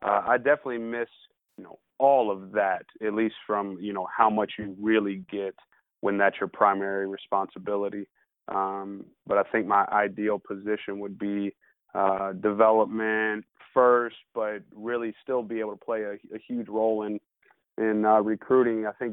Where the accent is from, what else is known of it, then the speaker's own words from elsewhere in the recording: Kentucky, United States; obviously growing up in Kentucky and our relationship starting when you were at the University of Kentucky